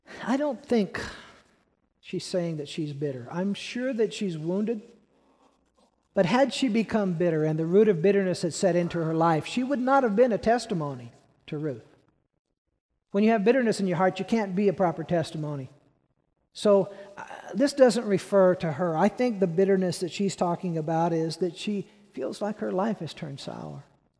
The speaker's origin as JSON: {"language": "English", "town": "Peoria", "region": "Illinois", "country": "United States", "tie": "born or raised there", "said": "I grew up in Peoria, but this was back when Peoria was Mayberry, right?"}